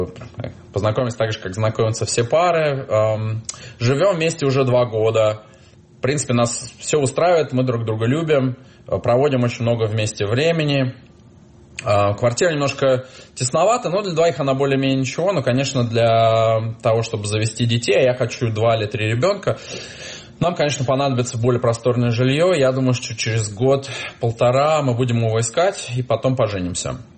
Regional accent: Moscow, Russia; moved away as an adult; now in New York, United States; Мне 39 лет. Я родом из Москвы, родился и вырос в Москве и 8 лет назад переехал в Нью-Йорк. С удовольствием здесь живу

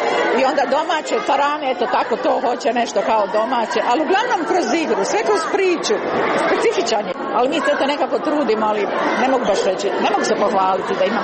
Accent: Slavonia, Croatia; Ja sam odrasla u Slavoniji na jednoj zdravoj, zdravoj hrani.

